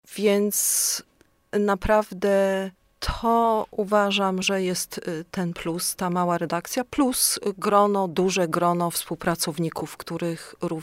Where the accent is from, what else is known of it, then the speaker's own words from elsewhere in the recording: Ostrów Wielkopolski, Greater Poland Voivodeship, Poland; bo ja nie jestem z Kalisza, pochodzę z Ostrowa i mieszkam w Ostrowie.